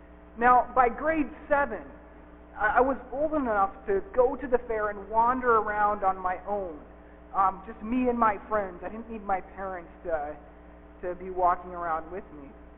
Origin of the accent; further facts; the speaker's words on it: United States; Every winter, usually in late January, my hometown would host the county fair, the Gallatin County Fair.